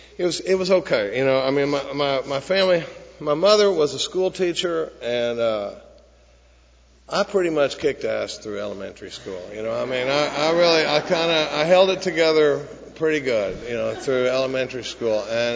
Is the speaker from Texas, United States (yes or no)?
yes; Dallas, Texas, United States; I grew up in Dallas, pretty normal family. I grew up during the baby boom.